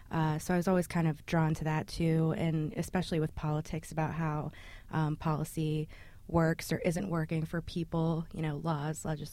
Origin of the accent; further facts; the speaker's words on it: Altoona, Pennsylvania, United States; I grew up in Altoona, Pennsylvania. That's right in the middle of the state, but I've lived kind of all over. I went to school in Pittsburgh, and I also lived for a brief time over, you know, just outside of Philadelphia as well.